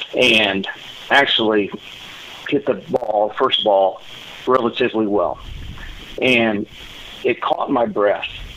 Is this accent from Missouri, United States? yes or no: yes; Cape Girardeau, Missouri, United States; Started out in Southern California before moving back to my hometown, Cape Girardeau